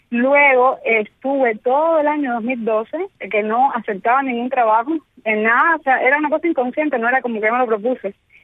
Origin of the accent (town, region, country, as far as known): Matanzas, Cuba; born or raised there; also born or lived in Havana